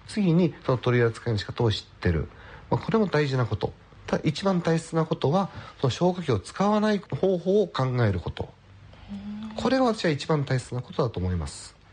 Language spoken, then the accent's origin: Japanese; Joetsu, Niigata, Japan; 私あの生まれ育ったこの町大好きですので